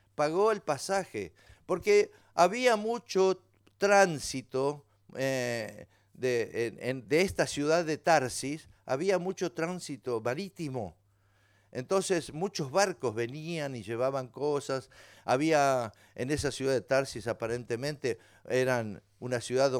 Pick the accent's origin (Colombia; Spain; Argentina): Argentina; Córdoba; Soy argentino, soy cordobés, me gusta decir chistes